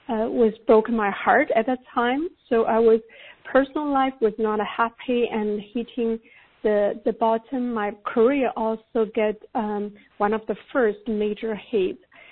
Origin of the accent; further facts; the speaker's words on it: China; English is a second language; you know, I grew up in China.